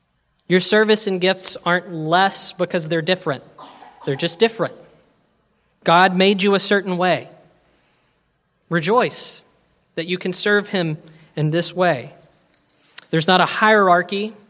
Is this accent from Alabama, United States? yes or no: yes; Alabama, United States; I'm from Alabama, I get no say.